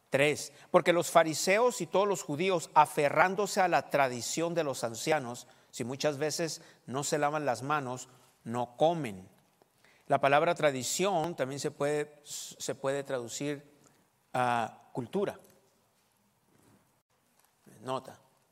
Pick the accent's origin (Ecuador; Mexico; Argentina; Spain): Mexico; y podemos nosotros ponerle ahí como mexicanos, celebrar el Día de Muertos